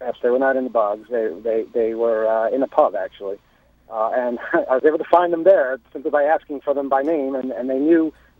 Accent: United States; I said, I might be your relative. I'm from the United States.

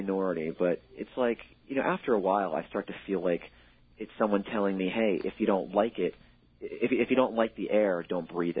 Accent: New York, United States; New Yorker, and, you know, I was raised here and bred here and born here.

